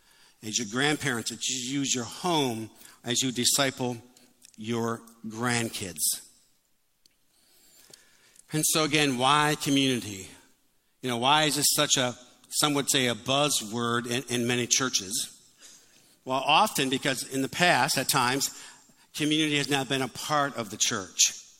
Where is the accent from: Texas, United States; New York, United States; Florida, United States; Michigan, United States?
Michigan, United States; Detroit; maybe because I'm from Detroit, the term the big three.